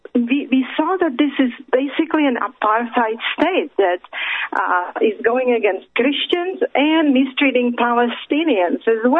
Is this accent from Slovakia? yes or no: yes; Slovakia; also born or lived in Czechoslovakia; now in United States; Now it's Slovakia and a Czech Republic, and I am from the Slovak side of Czechoslovakia. So this is where I grew up. But I immigrated to United States.